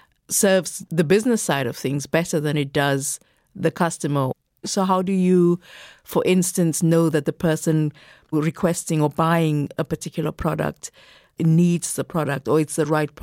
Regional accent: South Africa; I come from South Africa

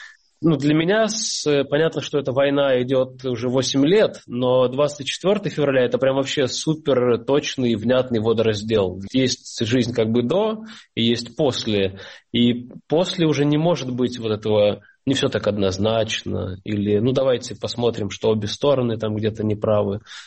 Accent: Kyiv, Ukraine; now in Tallinn, Estonia; Я из Киева, но уже энное количество лет живу в Таллине.

